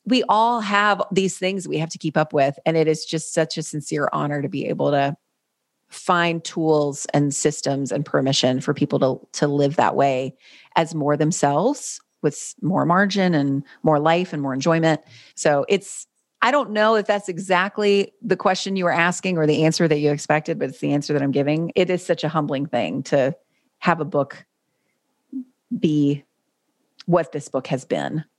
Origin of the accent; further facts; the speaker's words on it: North Carolina, United States; But I grew up in North Carolina, and I was homeschooled for actually freshman and sophomore year of high school.